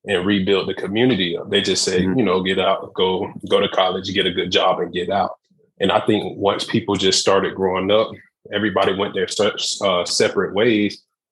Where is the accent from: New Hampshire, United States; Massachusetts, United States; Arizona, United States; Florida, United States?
Florida, United States; Eatonville; So growing up in Eatonville, we were all a family.